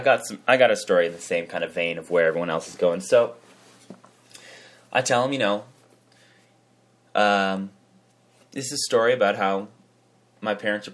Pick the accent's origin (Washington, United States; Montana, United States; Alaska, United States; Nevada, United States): Nevada, United States; Las Vegas; Where did this happen? Where are you from? I'm like, Las Vegas.